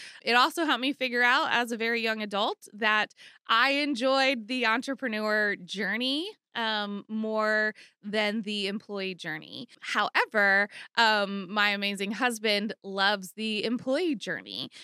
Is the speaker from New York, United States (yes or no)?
no; Lancaster, Pennsylvania, United States; So I was born and raised here in Lancaster, Pennsylvania.